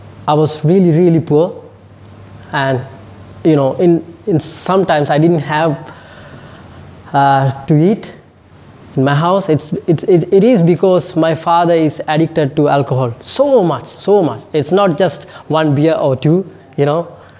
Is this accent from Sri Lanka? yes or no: yes; Sri Lanka; Okay, so, I'm from Sri Lanka, and I don't know, some of you might know, might don't know where Sri Lanka is. It's just underneath India. It's a small island.